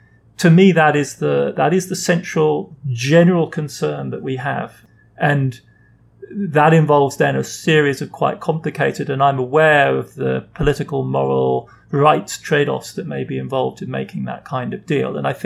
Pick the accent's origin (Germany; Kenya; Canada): Germany; born or raised there